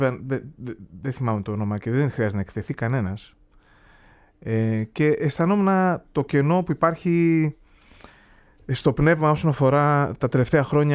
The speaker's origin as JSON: {"language": "Greek", "region": "Macedonia", "country": "Greece", "said": "επειδή είμαι από τη Μακεδονία"}